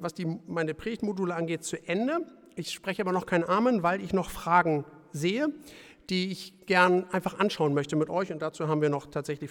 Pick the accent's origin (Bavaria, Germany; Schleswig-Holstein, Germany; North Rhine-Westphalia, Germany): Schleswig-Holstein, Germany; wir als Schleswig-Holsteiner sagen würden